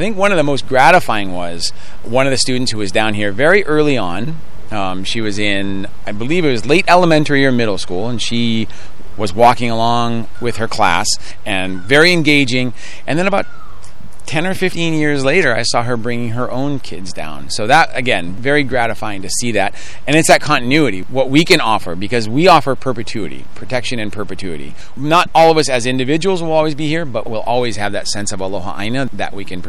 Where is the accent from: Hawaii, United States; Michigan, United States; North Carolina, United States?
Hawaii, United States; Maui; our preference is to hire people who are typically born and raised on Maui, as I was, at least here.